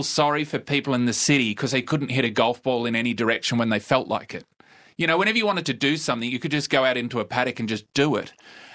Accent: Tambar Springs, New South Wales, Australia; So Tambar Springs has a population, I think, of around 100. And when I was there, it was around 500. So it's a shrinking place in terms of population. And, I grew up on a cattle and wheat farm there. So late 70s, early 80s.

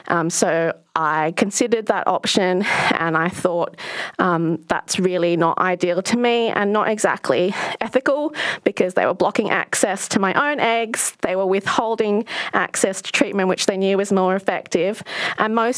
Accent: Western Australia, Australia; So the only option within WA that was offered to me

